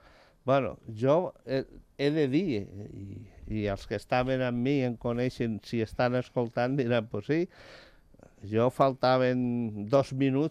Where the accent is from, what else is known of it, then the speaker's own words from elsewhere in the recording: Barcelona, Catalonia, Spain; Jo sóc de Barcelona.